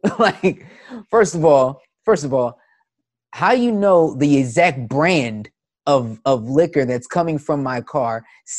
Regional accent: Willingboro, New Jersey, United States; And I'm from Willingboro.

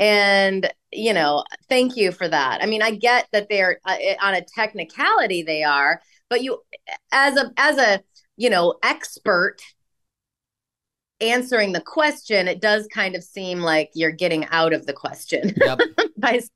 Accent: Illinois, United States; For me, like when I grew up in Illinois, and basically, you know, I'd work in a grocery store

